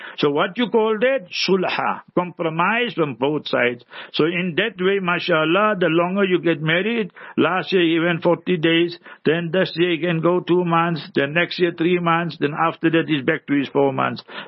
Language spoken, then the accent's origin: English; India; I'm born an Indian. Is it my control? I'm 6 feet tall, is my control?